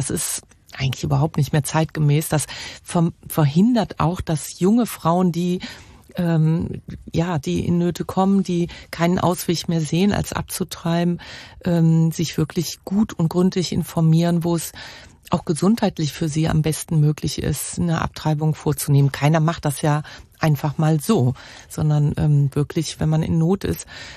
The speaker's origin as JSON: {"language": "German", "town": "Cologne", "region": "North Rhine-Westphalia", "country": "Germany", "tie": "born or raised there", "said": "bin sogar auch echte Kölsche und hier geboren."}